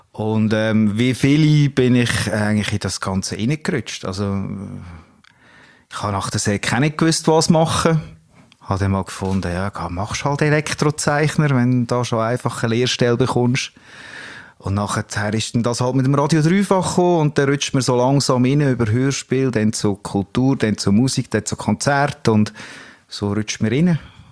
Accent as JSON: {"language": "German", "region": "Lucerne", "country": "Switzerland", "tie": "born there", "said": "Ich bin nur ein Papierli-Urner. Das heisst, ich bin in Luzern geboren. Meine Eltern sind einfach Urner."}